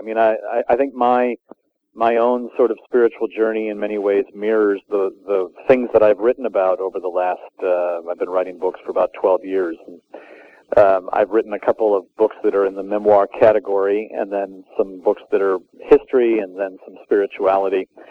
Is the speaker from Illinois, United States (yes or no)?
yes; Wheaton, Illinois, United States; I grew up in Wheaton, Illinois, you know, the mecca of evangelicalism.